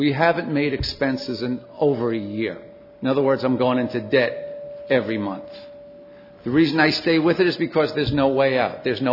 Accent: Stonington, Connecticut, United States; by the way. I'm from Stonington, Connecticut

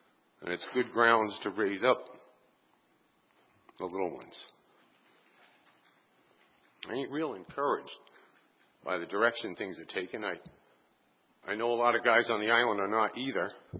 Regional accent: Lambert's Cove, Massachusetts, United States; I live in West Chisbury. I'm from Lambert's Cove

